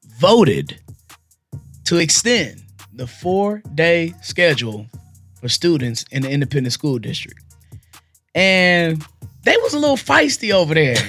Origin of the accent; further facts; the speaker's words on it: Ghana; I'm from Ghana.